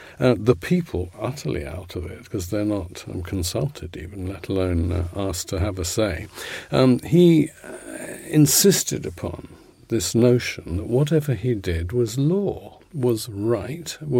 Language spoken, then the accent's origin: English; Putney, London, United Kingdom; I come from Putney, and the church, St. Mary's on Putney Bridge, is still there.